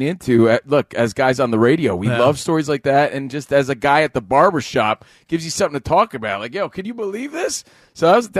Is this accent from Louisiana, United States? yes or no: no; New Jersey, United States; especially as a kid from Jersey. I grew up in New Jersey.